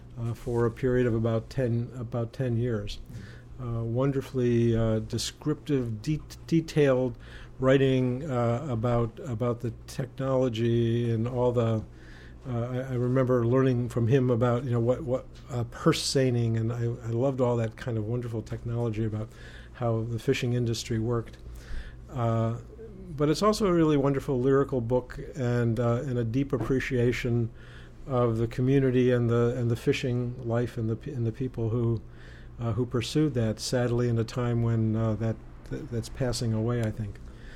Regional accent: Buffalo, New York, United States; found out that we grew up in Buffalo together, but he was about a decade older than me.

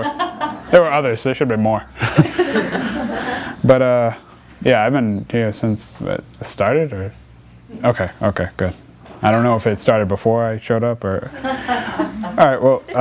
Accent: Peabody, Massachusetts, United States; I'm 17. I'm from Peabody, as those two are.

